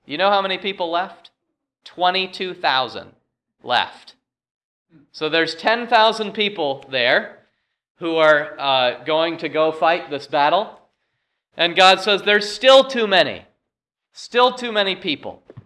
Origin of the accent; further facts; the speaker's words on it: Vermont, United States; I said, well, I'm from Vermont.